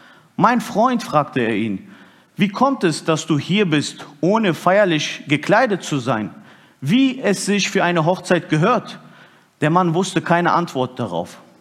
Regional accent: Turkey; für die mich noch nicht kennen. Ich bin Türke und glaube an Jesus.

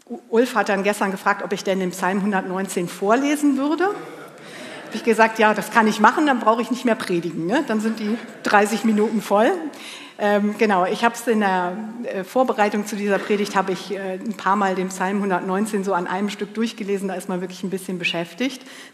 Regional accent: Mönchengladbach, North Rhine-Westphalia, Germany; Ich bin ja in Mönchengladbach groß geworden und aufgewachsen, habe mir eben schon gesagt, und ich habe hier in Düsseldorf deutsche und englische Literatur und Sprachwissenschaft studiert.

